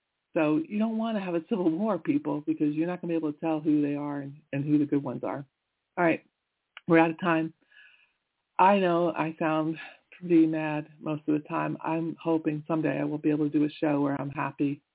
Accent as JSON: {"language": "English", "region": "Pennsylvania", "country": "United States", "said": "Now, I'm from the East Coast in Pennsylvania"}